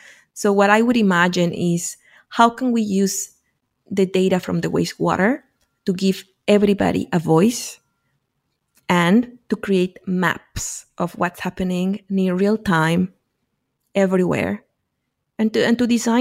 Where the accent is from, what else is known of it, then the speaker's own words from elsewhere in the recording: Mexico City, Mexico; I grew up in Mexico City and in a very sort of like slummy part of Mexico City, not on the nice part of Mexico City. So I grew up basically with zero government resources, in areas that are ignored